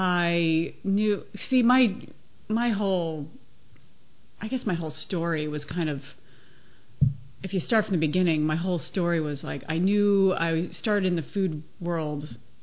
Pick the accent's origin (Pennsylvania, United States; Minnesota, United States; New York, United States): New York, United States; High Falls; I'm from a small town upstate, High Falls, New York, Ulster County.